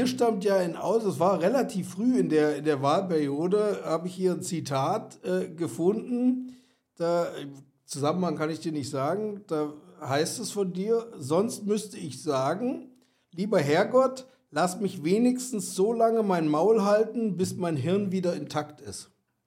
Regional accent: Saxony, Germany; born there; Ich bemühe mich deutlich zu reden, ich bin in Sachsen geboren, damit Sie den Zweikanalton bei mir nicht brauchen.

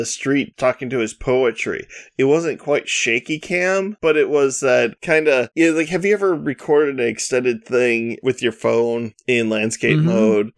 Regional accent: United States; It comes across a little bit off at first to me as an American

